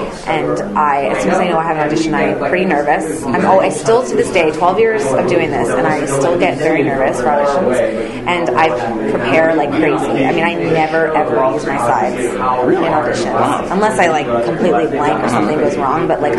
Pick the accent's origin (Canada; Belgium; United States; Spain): Canada; Vancouver, British Columbia; I'm from Vancouver, so I did a lot of local theater